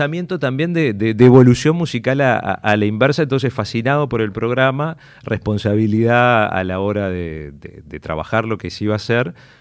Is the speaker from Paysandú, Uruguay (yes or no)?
no; Montevideo, Uruguay; Bueno, soy uruguayo, soy montevideano